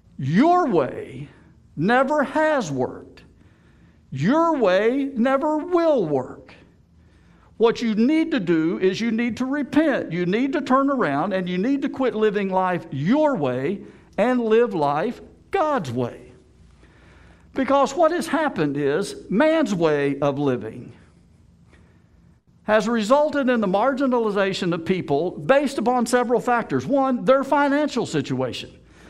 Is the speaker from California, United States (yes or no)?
no; Kentucky, United States; You may like what I'm saying until I tell you I'm from Kentucky.